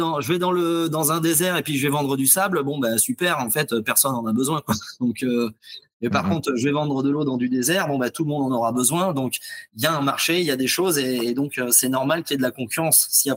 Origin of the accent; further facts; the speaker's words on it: Île d'Oléron, Nouvelle-Aquitaine, France; vu que je suis natif de l'île d'Oléron